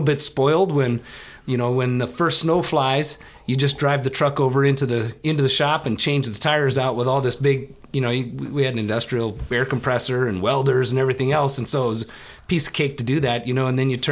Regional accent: Anchorage, Alaska, United States; So I was actually born here in Anchorage. I grew up in Spinard, and I grew up in Spinard in the 70s.

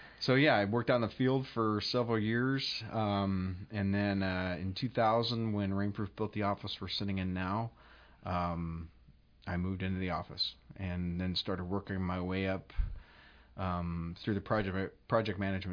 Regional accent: Anchorage, Alaska, United States; I'm from Anchorage originally, born and raised. Went to Rogers Park, and then Windler, and then East High.

